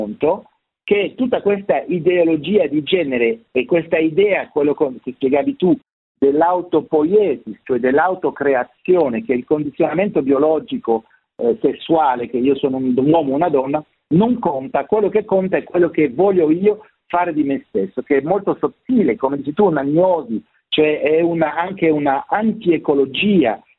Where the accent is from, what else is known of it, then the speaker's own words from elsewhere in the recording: France; Italian is a second language; stanno sorgendo in Francia, perché sono francese, dunque sono magari più in contatto con questo mondo